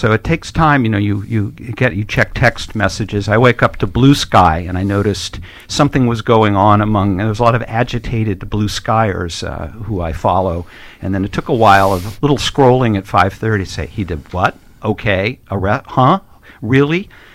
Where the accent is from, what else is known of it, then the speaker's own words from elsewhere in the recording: United States; Well, the thing that's also very frustrating, and as an American, Wallace, it upsets me.